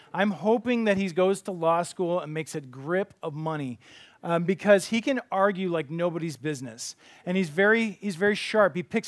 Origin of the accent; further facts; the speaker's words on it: Grand Forks, North Dakota, United States; born there; also born or lived in Tulsa; I was born in Grand Forks, North Dakota.